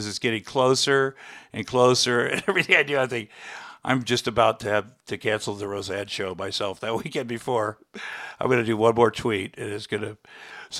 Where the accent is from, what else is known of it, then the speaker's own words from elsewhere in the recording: Iowa, United States; you know, as a kid, I grew up in Iowa.